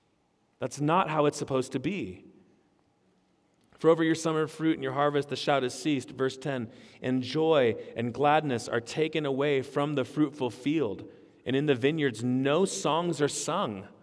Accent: Manteca, California, United States; also born or lived in Ripon, California; Where I grew up in Manteca, California, we celebrated every year the pumpkin festival.

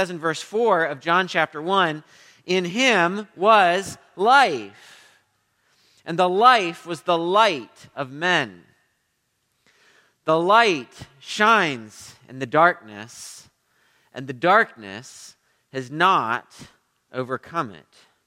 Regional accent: Midwest, United States; We grew up in the Midwest, and in the Midwest, there's a lot of cloudy days.

